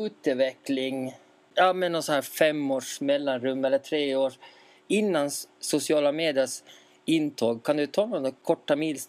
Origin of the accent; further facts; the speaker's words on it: Geta, Åland, Finland; Geta, som är min hemkommun.